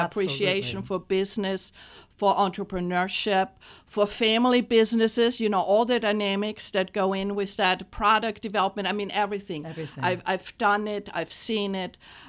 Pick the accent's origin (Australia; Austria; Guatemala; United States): Austria; I'm Cuban by marriage only. My husband is Cuban American, but I'm originally from Austria. So I grew up in Austria and I did my MBA there. I grew up in an entrepreneurial family.